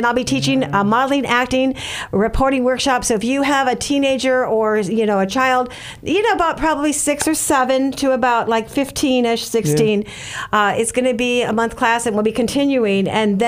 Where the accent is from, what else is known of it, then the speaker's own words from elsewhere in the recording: Milwaukee, Wisconsin, United States; I'm from the Midwest originally, from Milwaukee.